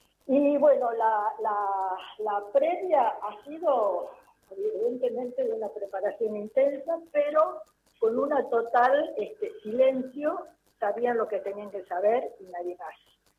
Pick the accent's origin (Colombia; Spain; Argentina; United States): Argentina; Tucumán; Gastón Curtade, otro abogado de mi pueblo tucumano, que fue secuestrado y sigue siendo desaparecido.